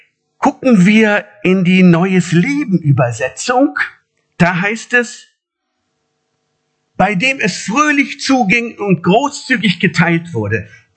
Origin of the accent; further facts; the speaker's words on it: Dortmund, North Rhine-Westphalia, Germany; Ich komme aus Dortmund